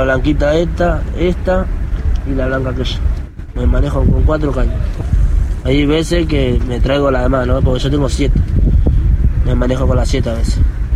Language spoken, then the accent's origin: Spanish; La Matanza, Buenos Aires Province, Argentina; de La Matanza